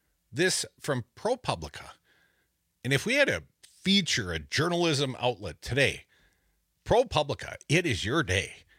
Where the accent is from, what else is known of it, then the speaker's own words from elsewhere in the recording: Madison, Wisconsin, United States; No, it was great to have you here in my hometown. You know, a lot of stuff happening in my hometown tonight, Dom.